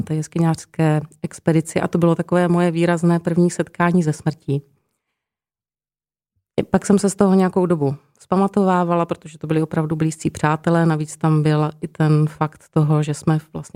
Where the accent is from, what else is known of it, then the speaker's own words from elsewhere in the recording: South Moravian Region, Czechia; já pocházím z Moravského Krasu